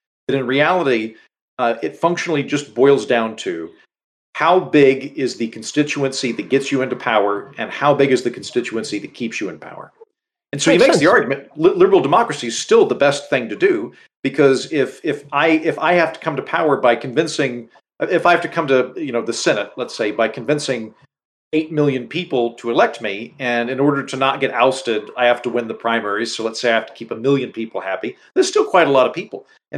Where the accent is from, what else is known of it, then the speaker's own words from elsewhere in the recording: United States; As an American, it does bother me that we only have one more option than the Russians.